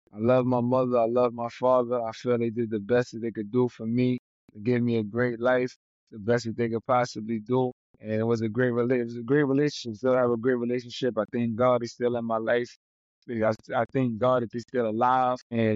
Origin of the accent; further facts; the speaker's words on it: Brooklyn, New York, United States; I'm from Crown Heights, Brooklyn, New York. From Lincoln Place. Connected in Utica, and I seen good things, I seen bad things.